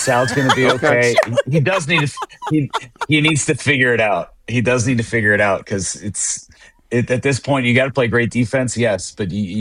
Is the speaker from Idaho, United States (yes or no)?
no; West Sacramento, California, United States; person that's probably upset that we're not playing in West Sacramento right now because that's my hometown.